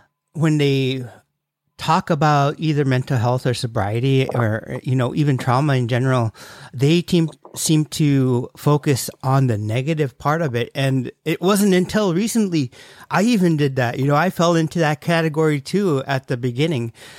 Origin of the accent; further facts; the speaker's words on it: Bethel, United States; Like I'm from Bethel, and when I go back home, there's a feeling that I get, you know, like, oh, you know, this is where I grew up, this is where I was raised